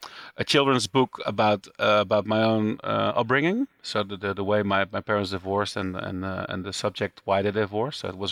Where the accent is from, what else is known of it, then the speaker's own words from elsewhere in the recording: Breda, North Brabant, Netherlands; born there; English is a second language; I'm born in Breda in the south of Holland, which is not a really big city, but not very small, right next to the factory of my family